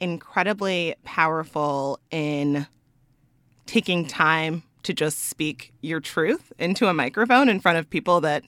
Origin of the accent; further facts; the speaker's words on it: Texas, United States; now in New Orleans, United States; I'm not originally from New Orleans. I'm actually from Texas. I've been here over 2 years.